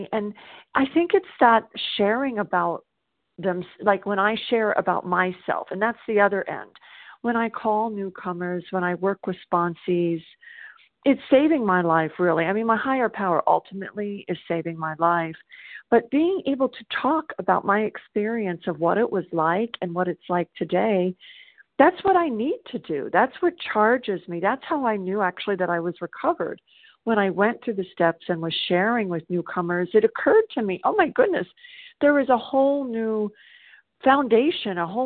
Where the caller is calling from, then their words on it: South Carolina, United States; And I'm calling from South Carolina, and it's so nice to be back on the meeting this morning.